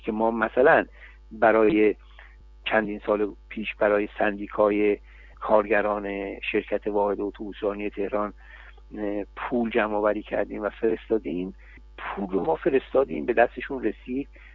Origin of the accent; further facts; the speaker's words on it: Iran; now in Sweden; حتی ما که ایرانی هستیم از دولت ها پول نمیگیریم